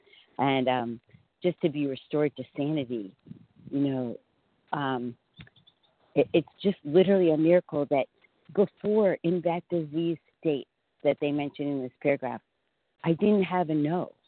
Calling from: Franklin, Tennessee, United States; From Franklin, Tennessee.

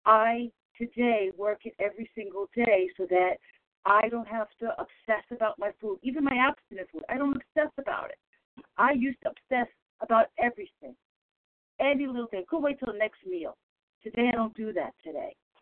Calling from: Bronx, New York, United States; from the Bronx.

